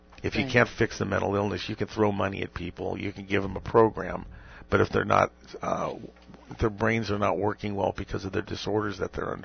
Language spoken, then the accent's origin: English; Los Angeles, California, United States; I'm from Los Angeles.